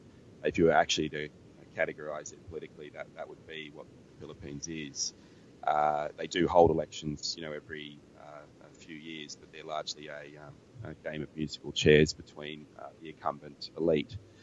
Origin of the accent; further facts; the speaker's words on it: Australia; Being an Australian with deep experience of working in Southeast Asia